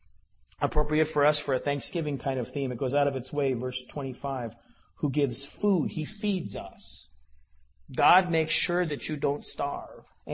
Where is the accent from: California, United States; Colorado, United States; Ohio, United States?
Colorado, United States; Denver; I'm from Denver. They have King Tut's items coming through the Denver Museum this week right now.